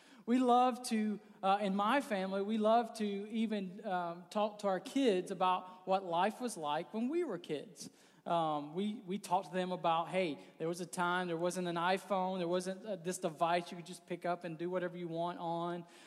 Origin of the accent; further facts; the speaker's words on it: the South, United States; And I grew up in the South, so I can't really relate to a white Christmas.